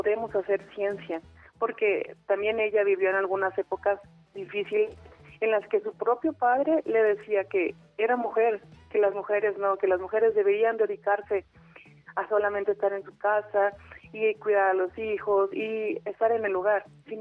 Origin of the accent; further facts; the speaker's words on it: Jiquilpan, Michoacán, Mexico; also born or lived in Morelia; yo vivo en un pueblo, soy de Jiquilpan, Michoacán, y de ahí me tuve que ir a estudiar a Morelia.